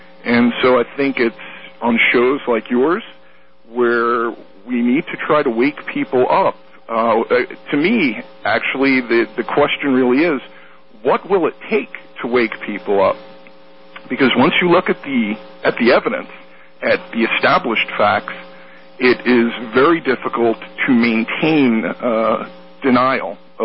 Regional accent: New York, United States; moved away as an adult; Well, Dr. Stan, I grew up in New York, and I left New York a little bit over 20 years ago. But my family still lives there

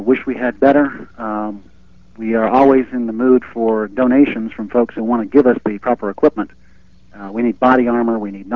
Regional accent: United States; I am an American.

